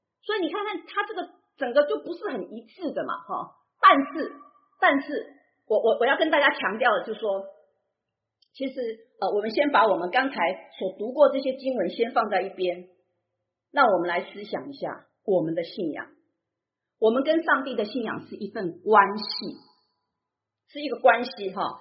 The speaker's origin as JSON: {"language": "Chinese", "country": "Taiwan", "tie": "born or raised there", "moved": "yes", "said": "以前我小时候在台湾的时候"}